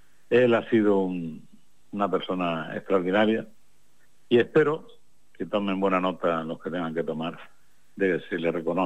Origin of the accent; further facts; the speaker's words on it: Torrevieja, Valencian Community, Spain; Yo lo conocí a él y a su hermano Pedro, pues de toda la vida, porque somos de Torrevieja y La Mata, es lo mismo.